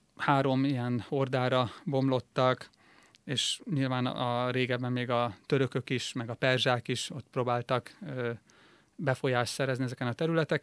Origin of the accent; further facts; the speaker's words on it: Hungary; now in Almaty, Kazakhstan; és amikor találkozok most Almatában emberek, és mondom, hogy magyar vagyok